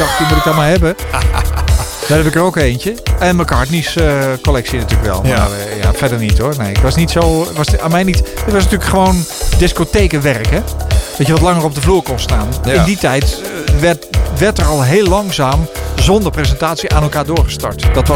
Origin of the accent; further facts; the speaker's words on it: Zwolle, Overijssel, Netherlands; Zwolle. Daar slikken we alles in, hè?